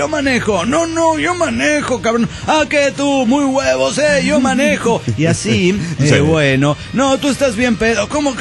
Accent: Mexico City, Mexico; del Distrito Federal.

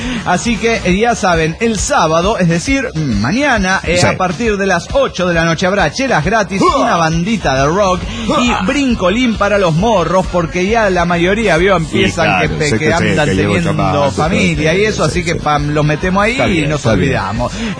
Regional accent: Neuquén, Argentina; Aunque somos de Neuquén, no conocíamos la nieve.

